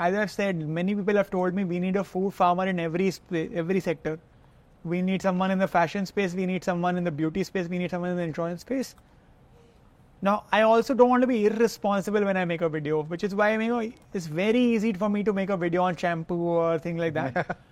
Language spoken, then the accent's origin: English; Kolkata, West Bengal, India; Like, you know, that I'm from Calcutta and I used to make fun of that.